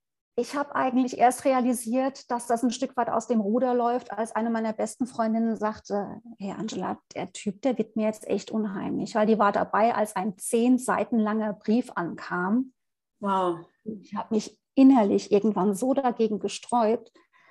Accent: North Rhine-Westphalia, Germany; Ich komme aus der Nähe von Bonn, was jetzt natürlich ein relativ großes Gebiet ist und recht vage gehalten.

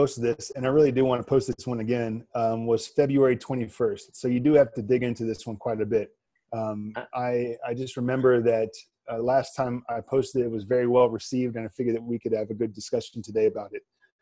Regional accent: Indiana, United States; I grew up in Indiana, and when you're tall and you live in Indiana, that's what you do.

